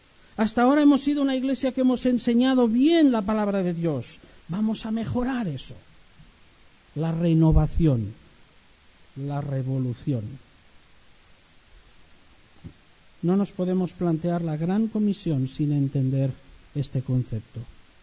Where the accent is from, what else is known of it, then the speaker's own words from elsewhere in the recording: Catalonia, Spain; el que lo mató era uno de que vive al lado de mi pueblo en Barcelona